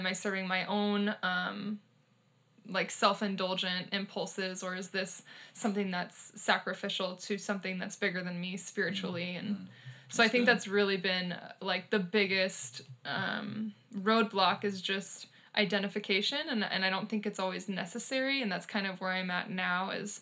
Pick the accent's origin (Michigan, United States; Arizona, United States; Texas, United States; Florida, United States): Arizona, United States; I am obviously from Arizona, if that's where we're at right now.